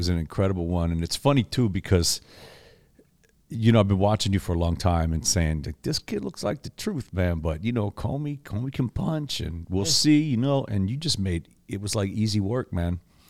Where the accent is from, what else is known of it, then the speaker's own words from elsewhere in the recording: New York, United States; We got a home game for me because I'm a New Yorker. So I'm finally in New York.